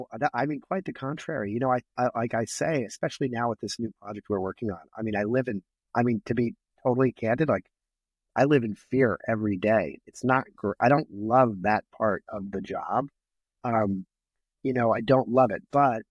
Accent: Darien, Connecticut, United States; I grew up in Darien. So it's really been kind of a privilege to be able to work on this transformational project that, you know, has profound impact on my hometown, where I grew up, and actually where I'm now raising

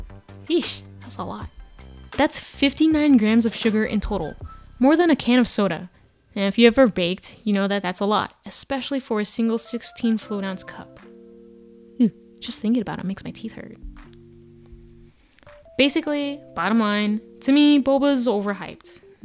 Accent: Houston, Texas, United States; But including tax, now I'm from Houston, Texas, so 8.25%

